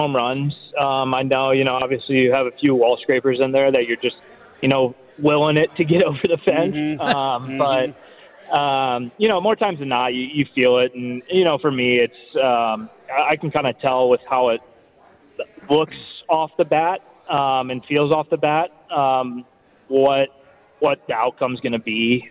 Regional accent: St. Louis, Missouri, United States; I grew up in St. Louis, so I watched Skip play all the time in my youth days

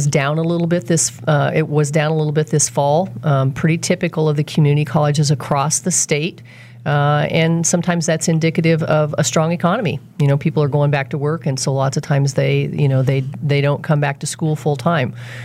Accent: North Platte, Nebraska, United States; From Nebraska.

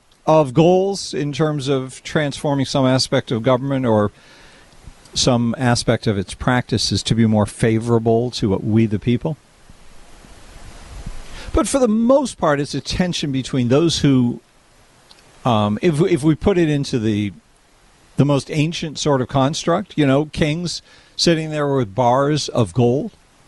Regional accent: Massachusetts, United States; I started working on campaigns growing up in Massachusetts.

